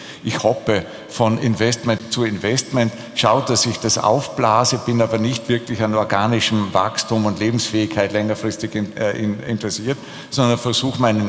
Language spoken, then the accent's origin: German; Austria; sagt man bei uns in Österreich